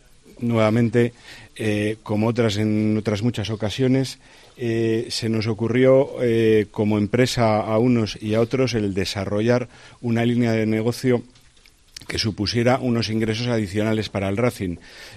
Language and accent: Spanish; Cantabria, Spain; como racinguistas, como cántabros